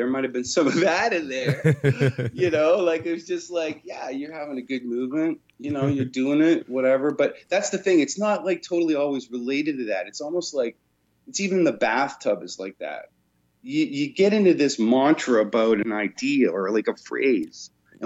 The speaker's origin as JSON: {"language": "English", "region": "Ontario", "country": "Canada", "said": "Oh, man, I'm from Ontario. I'm a Canadian, a Canuck."}